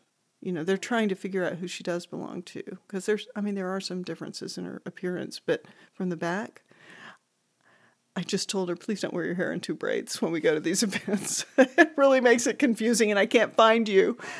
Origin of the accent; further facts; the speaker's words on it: Montana, United States; when we go back to my home state in Montana